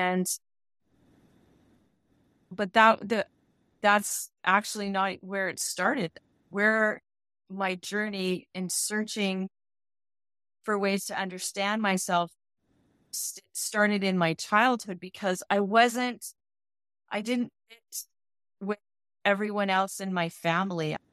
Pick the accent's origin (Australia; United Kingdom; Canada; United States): Canada; Edmonton, Alberta; I'm from Edmonton, Alberta originally.